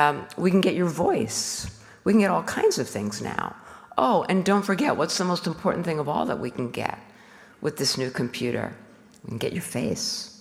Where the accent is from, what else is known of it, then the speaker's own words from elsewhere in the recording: United States; I'm an American, what can I say?